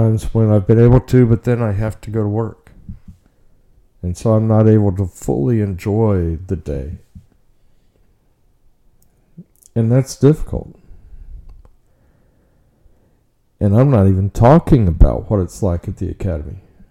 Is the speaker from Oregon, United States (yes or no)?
no; Oklahoma City, Oklahoma, United States; I was from Oklahoma City.